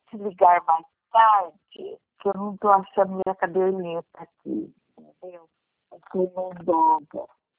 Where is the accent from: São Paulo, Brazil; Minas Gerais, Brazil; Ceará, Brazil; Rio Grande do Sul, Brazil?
São Paulo, Brazil; Santa Rita do Passa Quatro; Olha, eu sou de Santa Rita do Passa Quatro